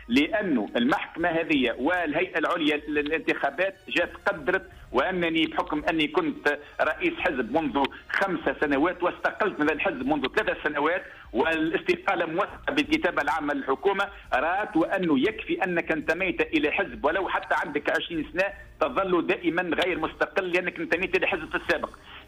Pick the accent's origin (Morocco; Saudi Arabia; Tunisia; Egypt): Tunisia; أنا مواطن تونسي